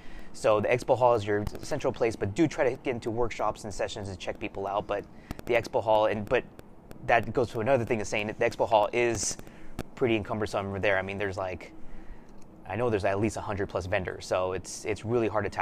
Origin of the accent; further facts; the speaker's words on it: Los Angeles, California, United States; you're from Ohio and I'm from Los Angeles.